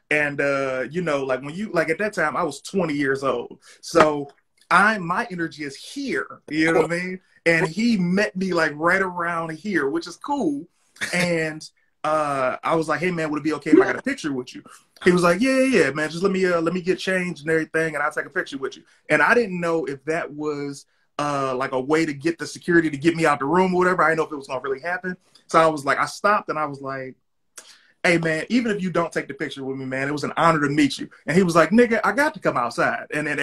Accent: Detroit, Michigan, United States; Hey, how you doing? … nice to meet you. You know, I'm from Detroit, blah, blah, blah.

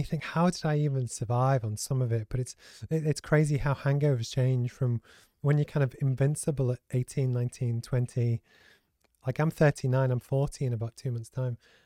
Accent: Liverpool, North West England, United Kingdom; I grew up in Liverpool and actually the population was 99% white. And it was just, I only knew people from that, you know, our hometown.

